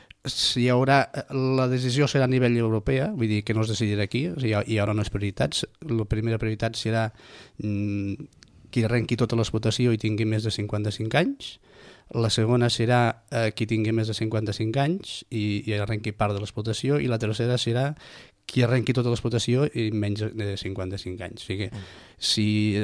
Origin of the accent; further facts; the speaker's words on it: Catalonia, Spain; Home, som europeus, som catalans, però som europeus.